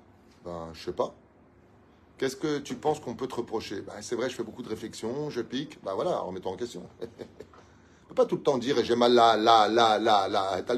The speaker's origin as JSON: {"language": "French", "country": "Tunisia", "said": "Je suis tunisien, mais j'adore le plateau de fromage."}